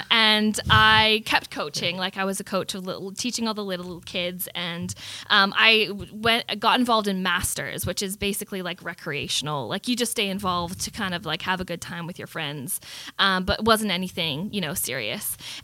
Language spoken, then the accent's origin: English; Canada; born there; Canada, okay? I was born in Canada.